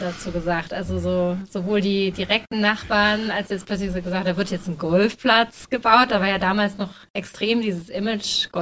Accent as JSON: {"language": "German", "region": "Berlin", "country": "Germany", "said": "Wir kommen ja aus Berlin."}